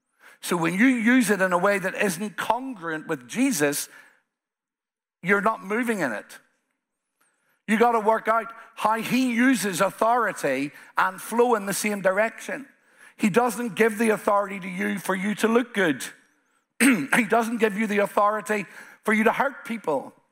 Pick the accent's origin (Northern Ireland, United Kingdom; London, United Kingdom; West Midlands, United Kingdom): Northern Ireland, United Kingdom; I'm the Ulsterman.